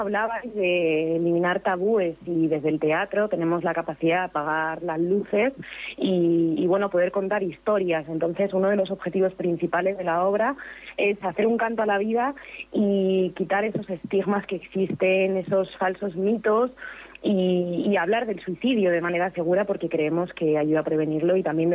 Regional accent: Salamanca, Castile and León, Spain; tanto Luis Rodríguez, codirector de la obra, como yo, somos salmantinos

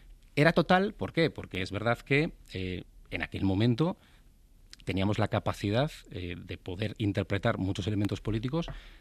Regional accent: San Sebastián, Basque Country, Spain; moved away as an adult; now in Madrid, Spain; Tú y yo somos de Donosti. Pero llevamos ya muchísimos años en Madrid. Yo suelo decir un poco en broma que, en fin, yo ya llevo viviendo más en Madrid que en Donosti.

